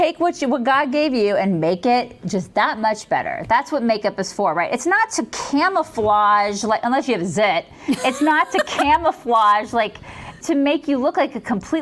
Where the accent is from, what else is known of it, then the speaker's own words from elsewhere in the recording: Southern US, United States; And I understand because I grew up in the South and it's like hair and makeup and nails are like a big deal.